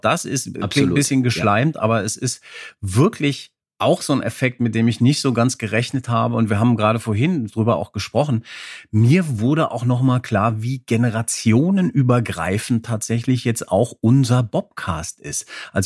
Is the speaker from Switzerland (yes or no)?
no; Bad Vilbel, Hesse, Germany; Und dann noch der Abschluss in meiner Heimat bei Frankfurt in Bad.